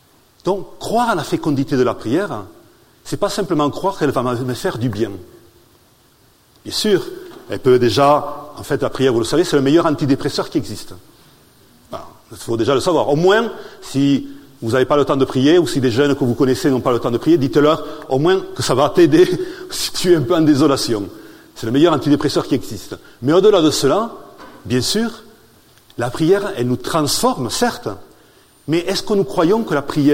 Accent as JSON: {"language": "French", "region": "Occitanie", "country": "France", "accent": "southern French", "lives_now": "Rome, Italy", "said": "mon accent est du sud de la France, des Hautes-Pyrénées, là où vous avez le granit des Pyrénées et le murmure cristallin de la Garonne. Donc, pas très loin de Lourdes. Mais je suis maintenant depuis 4 ans à Rome"}